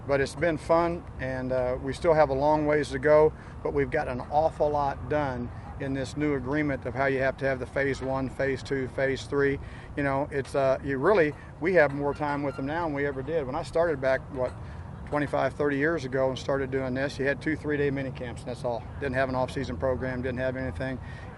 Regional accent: Missouri, United States; This is, and again, in the state of Missouri, back in my home state, here in St. Louis.

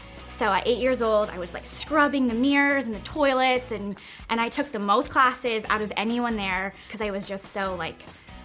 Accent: Nipomo, California, United States; I'm from Napomo, California, and I'm a Los Angeles Rams cheerleader.

